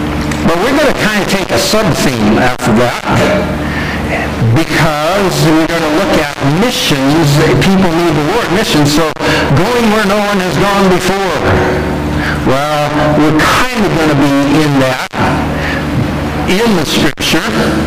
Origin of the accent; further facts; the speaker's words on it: Kansas, United States; I am from South Central Kansas, near Wichita, if you know where that is.